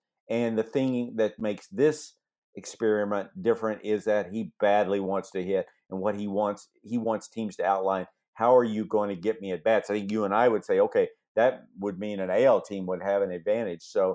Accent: Houston, Texas, United States; When Yao Ming came to the Houston Rockets, my hometown

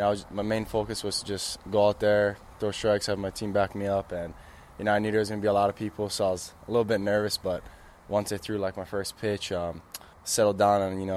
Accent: Hawaii, United States; Well, for regular season play, it was just teams around our island.

